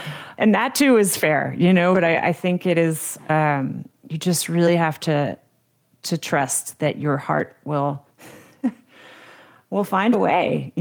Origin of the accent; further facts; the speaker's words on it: United States; as a kid growing up in America, was just sort of, how do I fix it?